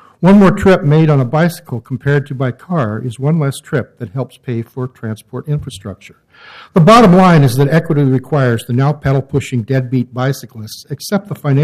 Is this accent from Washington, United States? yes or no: no; Portland, Oregon, United States; I guess you'd call me a Portland native since I was born and raised in Portland, lived here all my life.